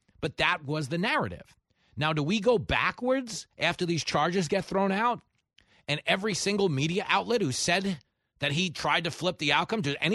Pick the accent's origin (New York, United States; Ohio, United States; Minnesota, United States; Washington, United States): New York, United States; Levittown; I was not raised in Republican. I was raised in America. Okay, I was taught to believe this was the greatest source of good the world has ever known, because that's true. I grew up in Levittown, the first suburb for American GIs returning home from the war.